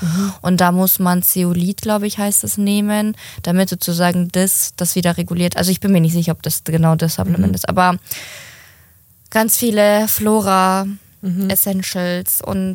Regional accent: Ukraine; Die wusste, dass ich Laktoseintoleranz habe und bei uns in der Ukraine, da gab es halt immer irgendwas mit Milch.

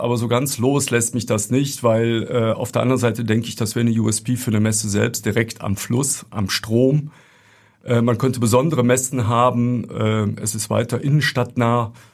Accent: North Rhine-Westphalia, Germany; Das ist die Stadt Aachen. Ich bin ganz in der Nähe aufgewachsen

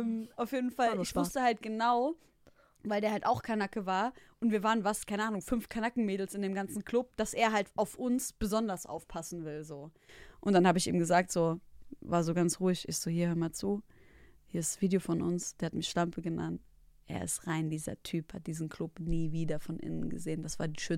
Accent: Leipzig, Saxony, Germany; wir kommen ja aus Leipzig

